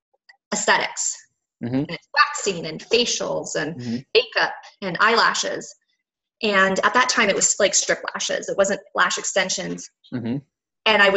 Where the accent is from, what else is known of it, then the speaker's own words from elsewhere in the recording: Tucson, Arizona, United States; we were born and raised in Tucson.